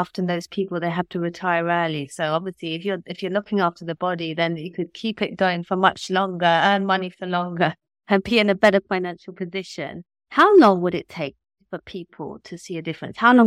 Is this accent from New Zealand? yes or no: no; London, United Kingdom; I'm a Londoner.